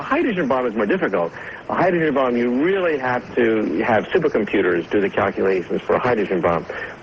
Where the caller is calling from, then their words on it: Manhattan, New York, United States; I'm speaking from Manhattan right now